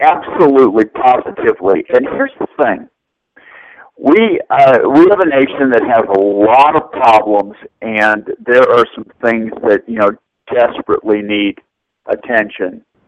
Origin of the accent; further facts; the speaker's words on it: Newton, Massachusetts, United States; Newton, Massachusetts, where I was raised, the great bastion of liberalism